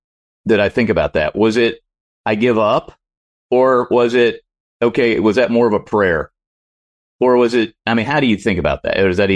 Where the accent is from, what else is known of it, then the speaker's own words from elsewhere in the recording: Midwest, United States; now in Houston, United States; Hey, I grew up in the Midwest. I'm still living in flat Houston.